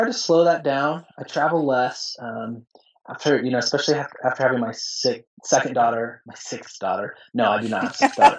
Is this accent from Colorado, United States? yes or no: yes; Colorado, United States; So that means even trying to get more weddings in my home state